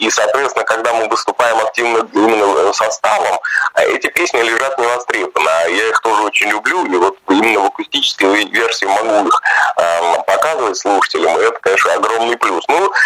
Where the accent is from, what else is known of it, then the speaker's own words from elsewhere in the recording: Volgograd Oblast, Russia; дело в том, что я родом из Волгоградской области